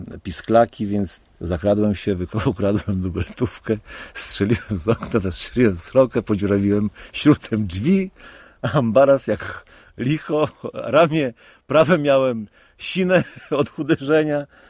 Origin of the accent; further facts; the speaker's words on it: Podlaskie Voivodeship, Poland; Ja się wychowałem na otulinie Niecki, która się nazywa Niecką Tyniewicką. I pierwsze zabawy takiego dziecka wychowanego w środowisku wiejskim to były zabawy z naturą.